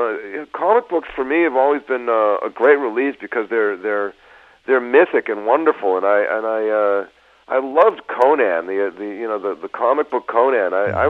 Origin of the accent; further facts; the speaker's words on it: Detroit, Michigan, United States; Yes, I'm from Detroit.